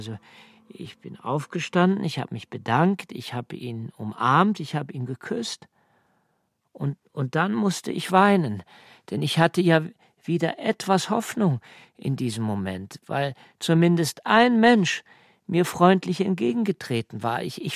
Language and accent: German; Srebrenica, Republika Srpska, Bosnia & Herzegovina; hört mal, wir kommen aus Srebrenica.